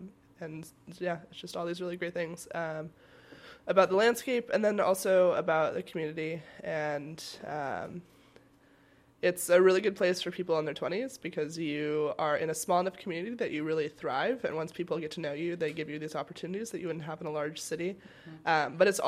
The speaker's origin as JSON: {"language": "English", "region": "Washington", "country": "United States", "tie": "born or raised there", "lives_now": "Juneau, United States", "said": "I grew up in Washington State in the Pacific Northwest and really loved it."}